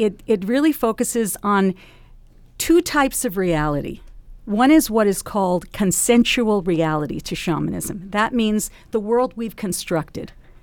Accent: United States; now in Canada; I grew up in the United States where no one could pronounce it, and … I moved

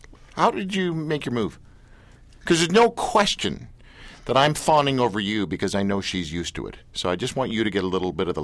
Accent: Richmond Hill, Ontario, Canada; because I grew up in Richmond Hill, and a lot of the Heisey Hill gang, a lot of Mennonites apparently kind of hung out there.

